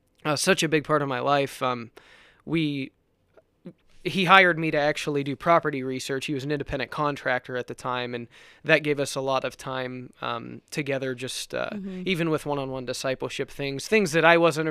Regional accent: Ohio, United States; Yes, I am an Appalachian boy. I grew up in southeastern Ohio, about 10 miles from the Ohio River, bordering West Virginia.

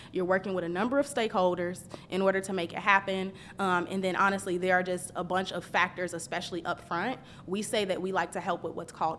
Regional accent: Chicago, Illinois, United States; because I told you I'm from Chicago, and Chicago is not like I came to the South.

